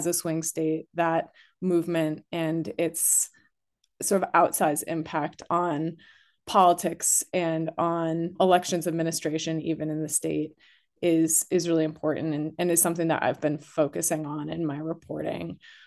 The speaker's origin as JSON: {"language": "English", "region": "Wisconsin", "country": "United States", "tie": "born or raised there", "said": "I wasn't born in Wisconsin, but I grew up in Wisconsin. And my mom's from Wisconsin, my dad's from Chicago, and I have lived here since I was like 1 year old."}